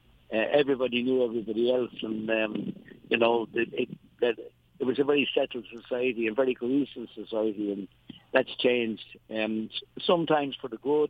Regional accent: Dublin, Leinster, Ireland; Oh, I did. I grew up in Dublin, and I grew up in the city. And you know, when I grew up in Dublin, it was a large village, really

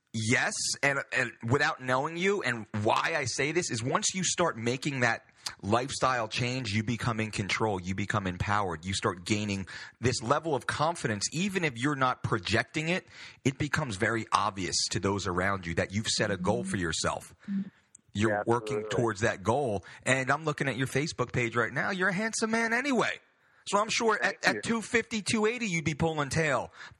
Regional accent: Belmar, New Jersey, United States; You know I'm from Belmar.

